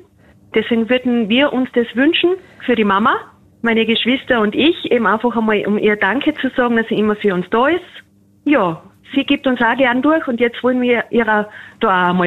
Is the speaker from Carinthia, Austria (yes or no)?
no; St. Georgen am Kreischberg, Styria, Austria; weil ich selbst eine gebürtige Steirin bin, ja.